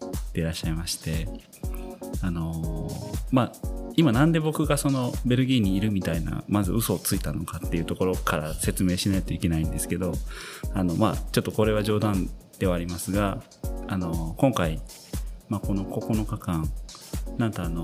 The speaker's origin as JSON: {"language": "Japanese", "region": "Kansai", "country": "Japan", "said": "僕は生まれが関西なんですけど、関西エリアが出身なんですけど"}